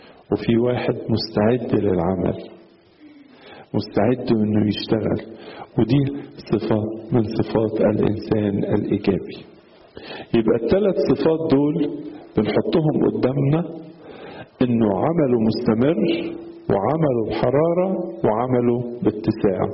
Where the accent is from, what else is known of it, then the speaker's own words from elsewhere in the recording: Egypt; احيانا عندنا في مصر بيوصفوا الستات